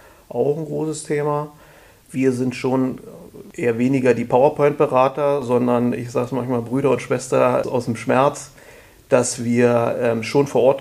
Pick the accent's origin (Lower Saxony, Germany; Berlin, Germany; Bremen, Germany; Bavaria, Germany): Berlin, Germany; musste ich selber mal als Berliner googeln